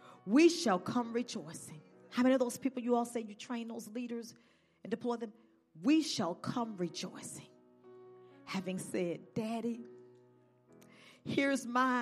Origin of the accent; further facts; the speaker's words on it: the South, United States; I'm from the South. We cook extra in case people come by. And I was raised that way.